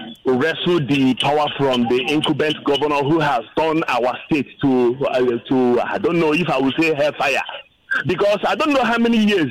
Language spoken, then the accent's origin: English; Imo, Nigeria; So, I'm from Imo State.